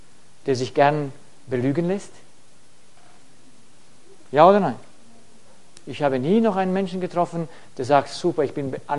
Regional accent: Romania; ich komme aus Rumänien, dort gab es zu meiner Zeit Leute, die sind in Hungerstreik getreten

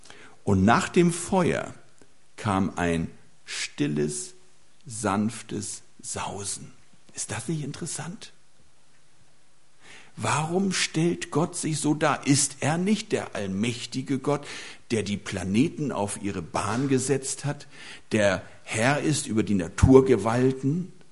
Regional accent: Schleswig-Holstein, Germany; Ich stamme aus Schleswig-Holstein, falls es jemand an meiner Sprache noch nicht gemerkt hat.

